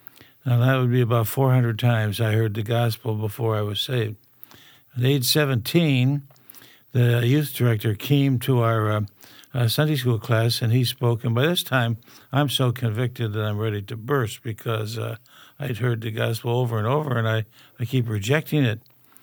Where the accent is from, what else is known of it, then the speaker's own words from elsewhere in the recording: Detroit, Michigan, United States; born there; I was born in the Detroit area, Detroit suburb, to a non-Christian family.